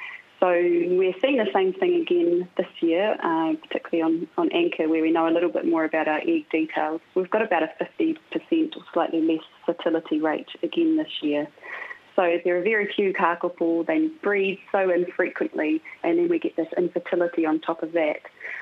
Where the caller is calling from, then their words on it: Codfish Island, Southland, New Zealand; At the moment, I'm beaming in from Whenua Ho, Codfish Island.